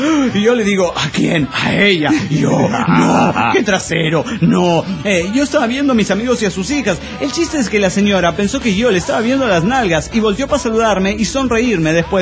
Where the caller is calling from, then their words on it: Avellaneda, Santa Fe, Argentina; Yo vine acá reportándome desde Avellaneda, Santa Fe, Argentina.